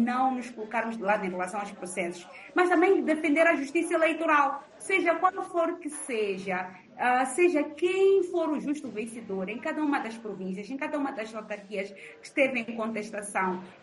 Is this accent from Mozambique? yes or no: yes; Mozambique